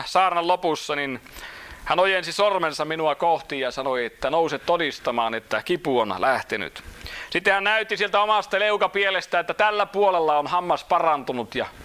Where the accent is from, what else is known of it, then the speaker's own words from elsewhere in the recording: Sysmä, Päijät-Häme, Finland; born there; se oli myöskin siellä Sysmän pitäjässä, missä minä olen syntynyt ja Hartolassa.